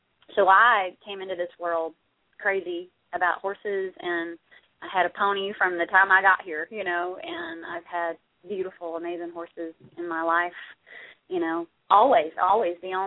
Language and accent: English; Texas, United States; I am a Texas girl forever and ever. Amen. Proud card-carrying.